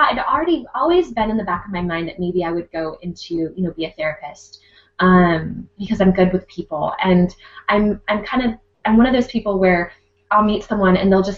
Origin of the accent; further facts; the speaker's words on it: Sammamish, Washington, United States; But I grew up in the Plateau in Sammamish, Washington, and went to, a pretty large high school, and then went off to WSU, which is Washington State University.